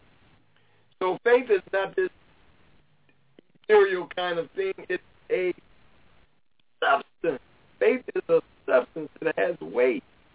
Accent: Chicago, Illinois, United States; I didn't know how I, as a black boy growing up in Chicago, was going to get to Israel and be there.

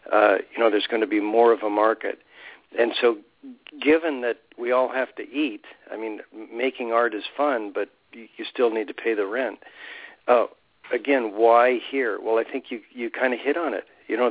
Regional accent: California, United States; But, you know, I came from Southern California, which has its own energy and so on.

